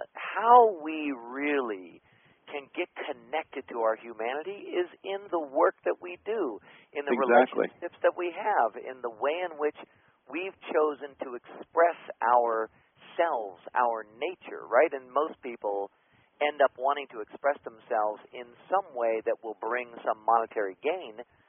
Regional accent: California, United States; Right here. I'm an Orange County boy, and my parents came here.

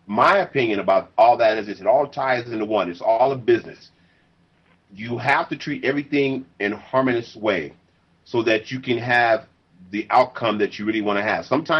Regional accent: Southern United States, United States; also born or lived in Los Angeles; I grew up in the South and in L.A. for a while

